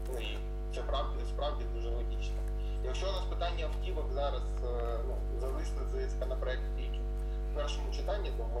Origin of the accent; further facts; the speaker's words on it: Mariupol, Donetsk Oblast, Ukraine; Ну, от я з Маріуполя.